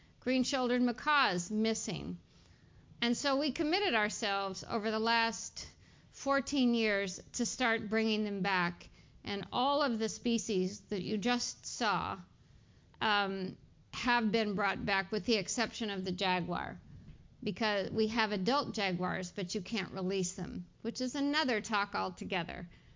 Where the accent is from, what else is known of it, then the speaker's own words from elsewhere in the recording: California, United States; And that was probably the first time that I was exposed to so many species that, as a Californian, you'd never see.